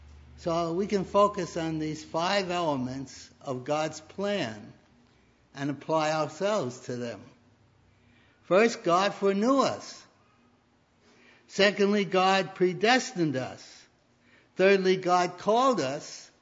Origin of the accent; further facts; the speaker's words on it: Brooklyn, New York, United States; accent: Brooklyn; But it didn't understand my Brooklyn accent.